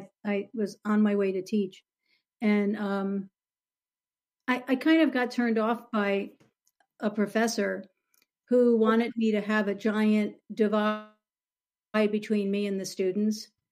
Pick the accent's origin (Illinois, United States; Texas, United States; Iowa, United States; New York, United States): New York, United States; New York City; So this was in the New York area. I'm from New York City, born in New York City. So I went to school in that area.